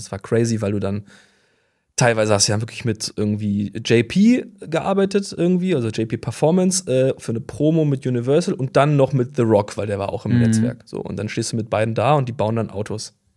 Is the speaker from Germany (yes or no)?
yes; Bonn, North Rhine-Westphalia, Germany; born there; now in Berlin, Germany; Ich bin seit 25 Jahren in Berlin, aber ich bin eigentlich geboren in Bonn und ja, Tannbusch … wenn du zuguckst. Ich weiß, wie es ist, ich hatte auch die gleiche Vorwahl, aber auch Tscheche. Also irgendwie so ein bisschen Migrationshintergrund, aber auch sehr deutsch.